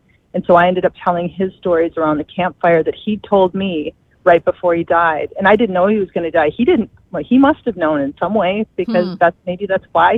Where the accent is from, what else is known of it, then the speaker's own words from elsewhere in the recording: Two Harbors, Minnesota, United States; Yeah, I grew up in Two Harbors. So I went to high school here, and then I left after 11th grade